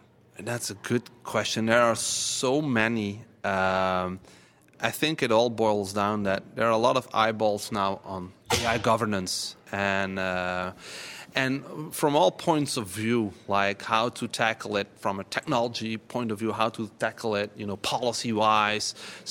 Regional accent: Tennessee, United States; No. It's I'm from Tennessee.

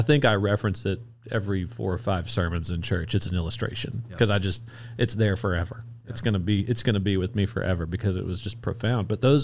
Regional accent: Louisiana, United States; Now I grew up in North Louisiana and I went to a lot of different churches.

